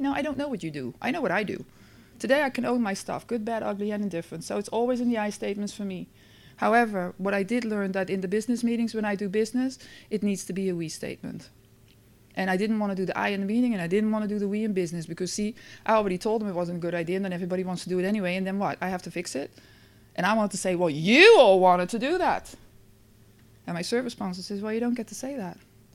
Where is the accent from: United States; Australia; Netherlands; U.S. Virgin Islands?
Netherlands; English is a second language; moved away; So I grew up in the Netherlands and I came here and I was a bartender for many years